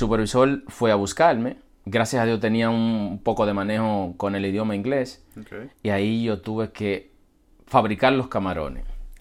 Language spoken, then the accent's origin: Spanish; Dominican Republic; moved away as an adult; Tengo apenas 5 meses que salí de mi país.